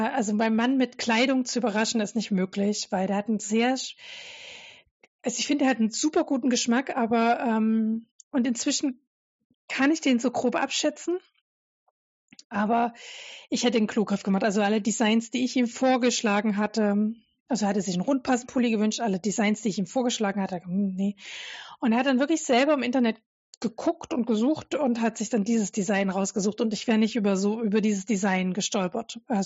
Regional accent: Dresden, Saxony, Germany; Und ich komme ja ursprünglich aus Dresden. Und meine Kindheit war noch so Ausläufer DDR geprägt

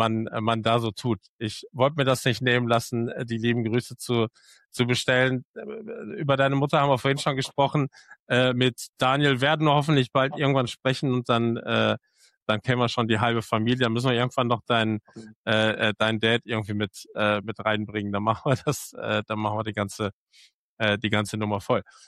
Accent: Oberhausen, North Rhine-Westphalia, Germany; born there; Ich bin ja gebürtiger Oberhausener

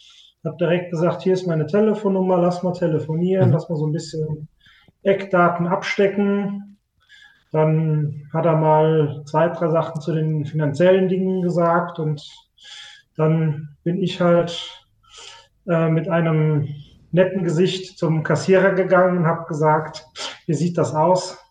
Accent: Rhineland-Palatinate, Germany; wir kommen ja aus dem Westerwald, aus dem Kannenbäckerland

